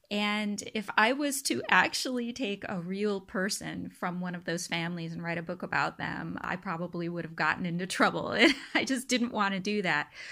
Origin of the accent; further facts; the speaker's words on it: United States; now in Germany; one of the fundamental questions as an American, but living in Germany